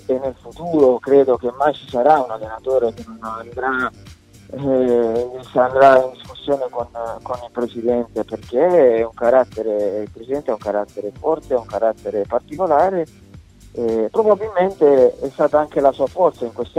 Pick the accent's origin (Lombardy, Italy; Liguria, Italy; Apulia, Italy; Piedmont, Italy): Apulia, Italy; è chiaro che resto molto sempre influenzato perché sono pugliese